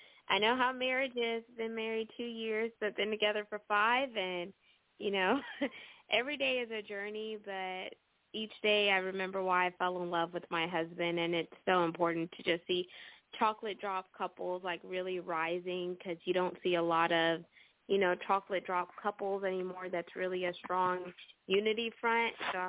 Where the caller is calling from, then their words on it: Houston, Texas, United States; I'm tuning in from Houston, Texas tonight.